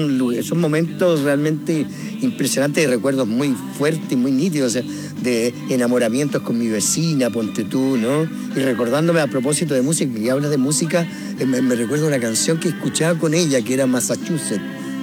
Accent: Talca, Maule, Chile; Porque yo vengo de Talca.

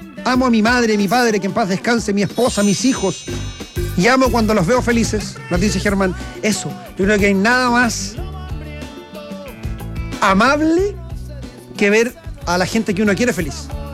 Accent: Paine, Santiago Metropolitan, Chile; Mire, yo soy de allá, de Paine.

